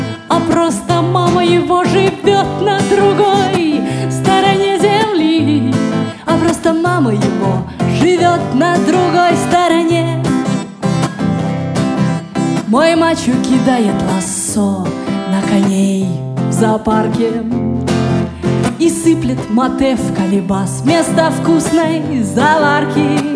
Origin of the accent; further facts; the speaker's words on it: Russia; Я говорю: «А я из России».